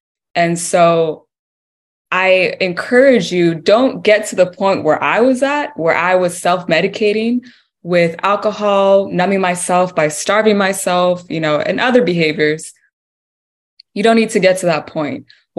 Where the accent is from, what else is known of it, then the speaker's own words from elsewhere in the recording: United States; So I grew up born and raised in the States.